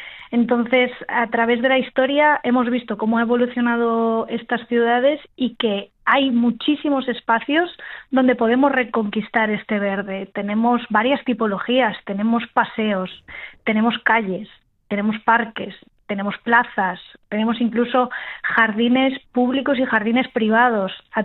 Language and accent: Spanish; Galicia, Spain; Yo soy de Galicia y todavía no se nota mucho, ¿no?